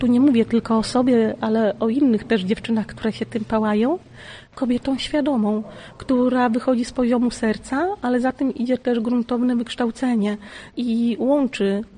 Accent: Lądek-Zdrój, Lower Silesian Voivodeship, Poland; now in Bieszczady, Poland; Ja w Bieszczadach mieszkam prawie od 8 lat, a pochodzę z Lądka Zdroju, czyli Kotlina Kłodzka, Dolny Śląsk i mam ogromny sentyment do tego miejsca w naszym pięknym kraju. W sercu mam zawsze Kotlinę Kłodzką, bo tam się urodziłam.

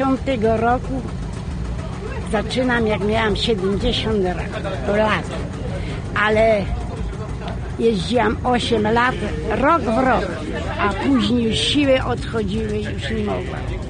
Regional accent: Zalas, Łódź Voivodeship, Poland; pochodzę ze Zalasu, gminy Rusiec.

